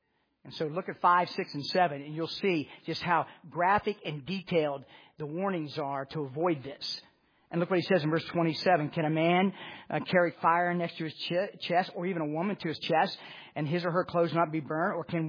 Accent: West Virginia, United States; I grew up in Mayberry. I grew up in a small town in West Virginia.

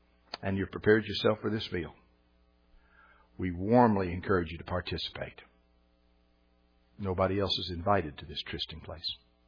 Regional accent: West Virginia, United States; Well, I was from West Virginia. I had no idea what a tryst was.

